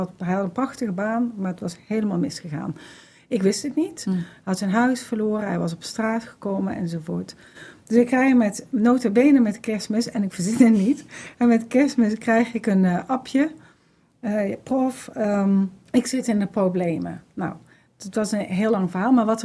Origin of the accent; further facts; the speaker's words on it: Netherlands; En waar wij ook als Nederlanders op de een of andere manier een relatie tot hebben.